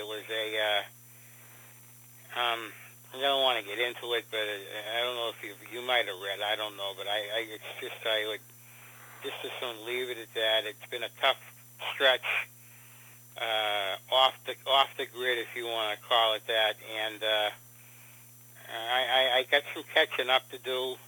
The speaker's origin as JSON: {"language": "English", "town": "Cleveland", "region": "Ohio", "country": "United States", "said": "I'm from Cleveland, and when the Red Sox came to Cleveland, I saw them play"}